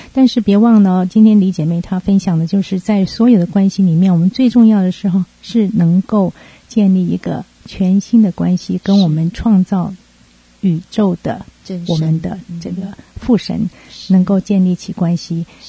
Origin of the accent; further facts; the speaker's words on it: Taiwan; now in United States; 当初我是从台湾过来的，刚到美国的时候觉得哇，这个地方因为是一个非常完全陌生的地方，也没有亲戚朋友